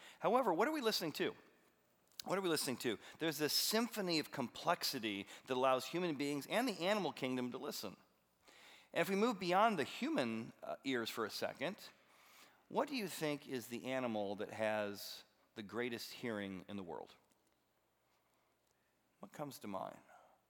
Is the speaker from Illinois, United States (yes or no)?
yes; Illinois, United States; I grew up in Illinois. We have a lot of ears of corn.